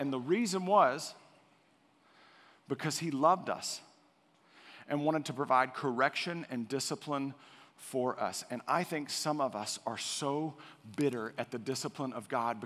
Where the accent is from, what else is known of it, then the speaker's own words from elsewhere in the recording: Waco, Texas, United States; I grew up in Waco, and I went to a small private Christian school, Waco Christian School